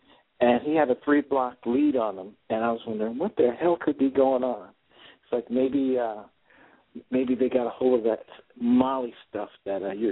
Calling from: Connecticut, United States; I'm calling from Connecticut.

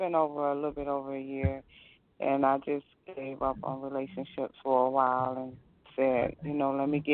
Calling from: Florida, United States; From Florida.

